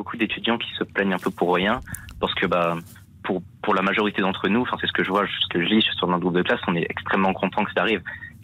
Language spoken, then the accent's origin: French; Bordeaux, Nouvelle-Aquitaine, France; now in Paris, France; je suis de Bordeaux et ensuite on est parti à Paris pour mes études.